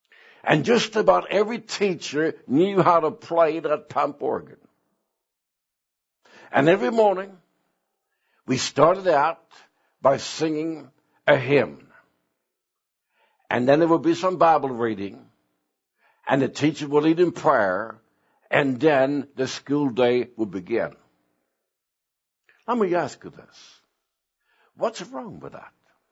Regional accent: Sweden; Now, remember, I was born in Sweden, so I was raised in a different environment.

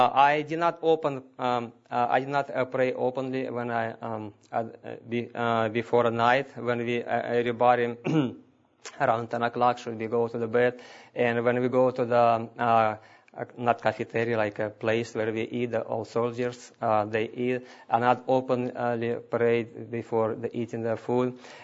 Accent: Russia; We came from Russia, as you know already. And I see some Russian people here. Praise the Lord for that. And I want to tell you something about when I live in Russia.

